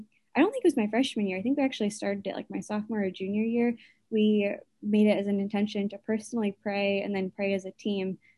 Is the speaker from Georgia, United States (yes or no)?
no; Michigan, United States; So we're from Michigan, and so obviously it's a little drive away, because in Ohio, Cedarville is.